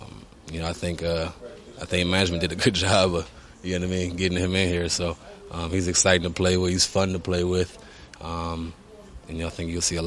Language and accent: English; Cleveland, Ohio, United States; Growing up in Cleveland, all I know is Cleveland.